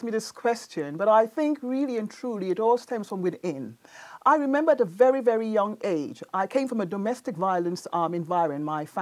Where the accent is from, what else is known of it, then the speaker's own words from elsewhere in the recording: Venezuela; also born or lived in Aruba / Trinidad and Tobago / New York City; now in United States; I'm originally from Aruba, but I grew up in Venezuela and Trinidad and then New York City.